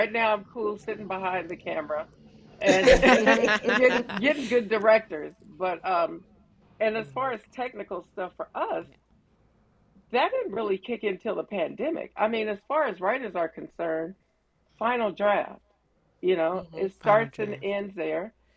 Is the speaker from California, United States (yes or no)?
yes; Compton, California, United States; You know, I'm a girl from Compton. Both my parents were in the military.